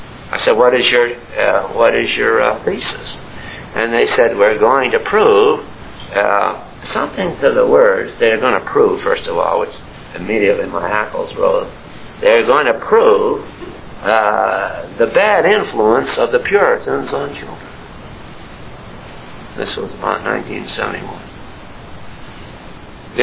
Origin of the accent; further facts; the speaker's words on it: New Haven, Connecticut, United States; I'm glad to find out that it was my hometown, that area, New Haven, New England